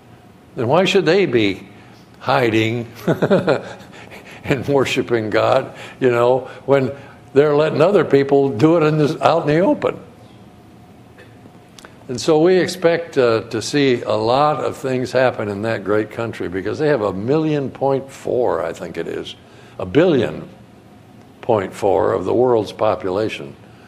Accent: Thomaston, Connecticut, United States; now in Oklahoma, United States; I'm originally from right here in New England. A Connecticut Yankee. And I was born and raised in Thomaston, Connecticut. Went to school, graduated from high school there, went on to the University of Connecticut for a while.

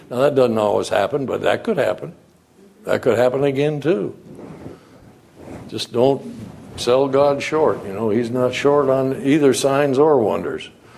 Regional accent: Thomaston, Connecticut, United States; And even that church that I grew up in Thomaston, Connecticut, that church was a congregational church

